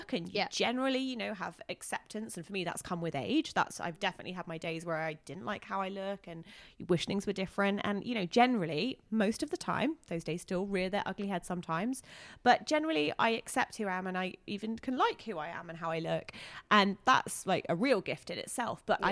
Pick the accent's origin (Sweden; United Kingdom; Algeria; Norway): United Kingdom; England; you know, the biggest thing is I'm English.